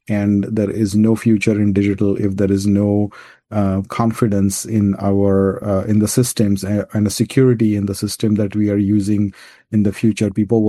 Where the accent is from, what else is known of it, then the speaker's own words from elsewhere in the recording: Pune, Maharashtra, India; born there; I think I was born in India in Pune, and a family that was extremely focused on education.